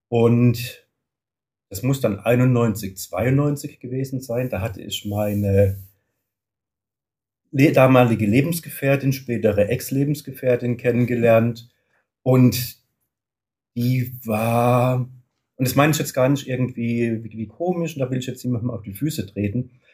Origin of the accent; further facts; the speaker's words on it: Mannheim, Baden-Württemberg, Germany; wie der ein oder andere vielleicht unschwer hören wird, ich komme aus Mannheim, bin 60 Jahre alt, verheiratet, wir haben keine Kinder